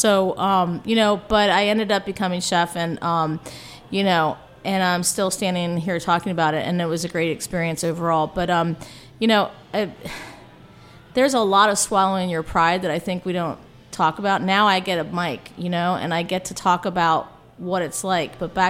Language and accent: English; Arlington, Virginia, United States; In Arlington. So we did.